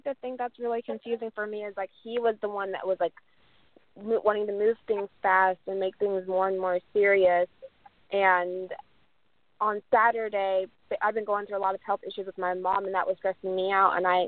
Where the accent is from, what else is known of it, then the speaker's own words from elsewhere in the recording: Kansas, United States; So, I'm from Kansas, by the way.